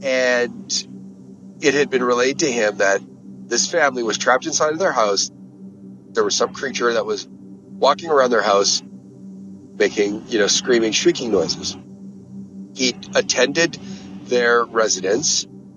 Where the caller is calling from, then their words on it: British Columbia, Canada; calling from southern British Columbia. I am retired from the Royal Canadian Mounted Police in Canada.